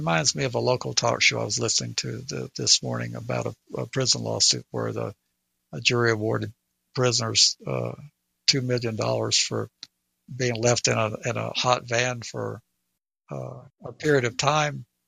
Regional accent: the South, United States; Well, I pick on the South, but I am from the South.

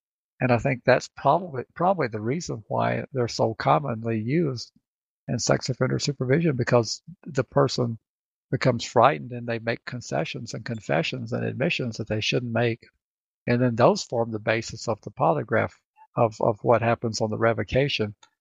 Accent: the South, United States; accent: Southern; He could probably do a better job with my Southern accent than I can do with his.

